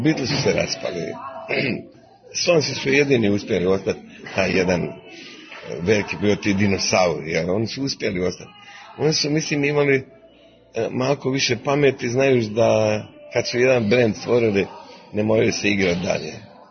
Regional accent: Bosnia & Herzegovina; now in Croatia; Posebno sam sretan zbog toga što se ja živim u Hrvatskoj, porijeklom iz Bosne, pa to sad samostalne države

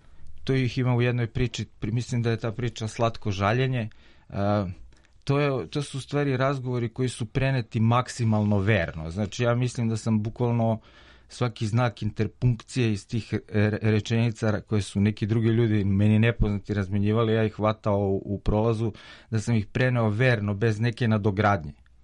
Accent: Belgrade, Serbia; ja sam rođen na Čuburi, odnosno rođen sam u Višegradskoj, a na Čuburu donet odmah po rođenju, i tu sam proveo prvih 6 godina

